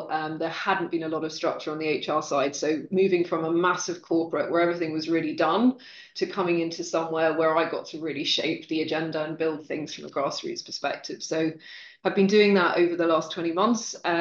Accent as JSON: {"language": "English", "region": "Scotland", "country": "United Kingdom", "said": "I'm 46 years old. I'm from Scotland. I'm incredibly proud of my Scottish heritage."}